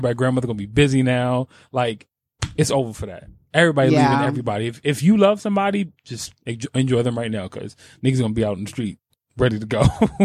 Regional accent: New York City, New York, United States; Speaking as a New Yorker

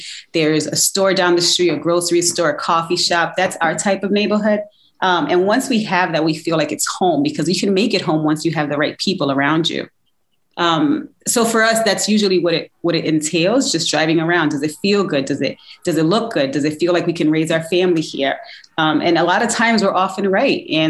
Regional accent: New York City, New York, United States; And I'm from New York City, so being close to home made a lot of sense.

